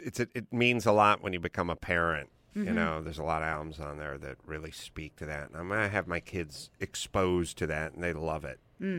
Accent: Brattleboro, Vermont, United States; My hometown. Wow. Well, not a lot of people know about Brattleboro, Vermont. It's a very off the beaten path. There's a lot of people in Vermont that don't know Brattleboro, but there it was.

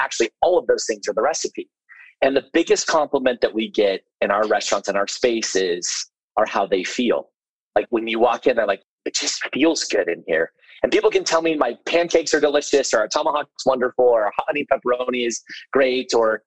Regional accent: Sandy, Utah, United States; moved away; What's interesting is that I'm actually from Sandy, Utah. So I've not lived in Sandy for many years

